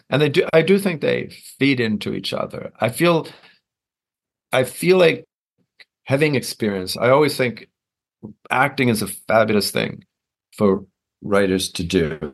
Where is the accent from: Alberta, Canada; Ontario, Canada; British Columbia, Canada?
Ontario, Canada; Toronto; I grew up in Toronto, Canada